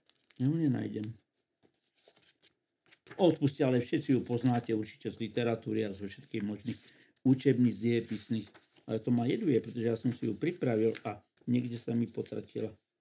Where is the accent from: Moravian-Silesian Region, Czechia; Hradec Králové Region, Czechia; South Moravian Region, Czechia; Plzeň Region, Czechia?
Moravian-Silesian Region, Czechia; Ostrava; že som z Ostravy, tak necelé 2 km od môjho rodiska, to bola časť Ostravy, alebo teraz už je to samozrejme zase samostatná obec, ktorá sa volá Koblov, kde som sa narodil